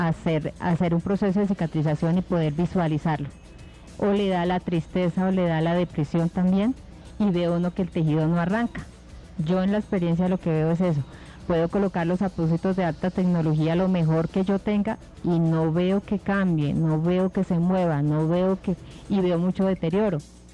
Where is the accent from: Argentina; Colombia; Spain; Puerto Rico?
Colombia; nosotros somos colombianos, somos de frijoles, papas criollas, aguacate, yuca